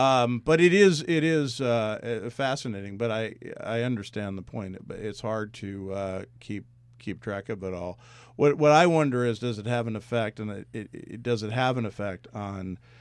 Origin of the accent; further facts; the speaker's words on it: Albany, New York, United States; And I know it's my hometown airport, but I have great fondness that when I'm going through that airport